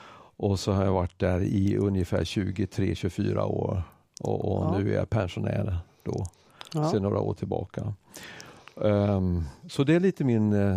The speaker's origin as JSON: {"language": "Swedish", "region": "Småland", "country": "Sweden", "lives_now": "Gävle, Sweden", "said": "Jag är egentligen smålänning. Envis smålänning. Har bott här uppe i Gävle sedan 1990."}